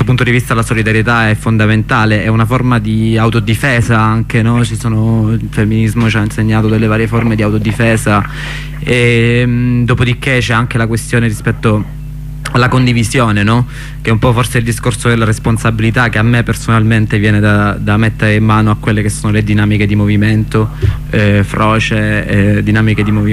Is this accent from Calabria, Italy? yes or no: no; Catania, Sicily, Italy; Sì, è un clima nazionale, lo dico da catanese.